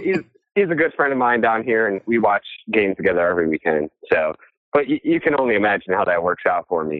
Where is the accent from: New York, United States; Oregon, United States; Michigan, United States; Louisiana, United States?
Michigan, United States; now in Indianapolis, United States; I live in Indianapolis, but I'm from Michigan.